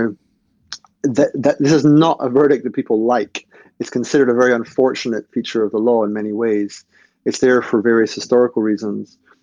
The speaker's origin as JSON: {"language": "English", "region": "Scotland", "country": "United Kingdom", "said": "I'm from Scotland"}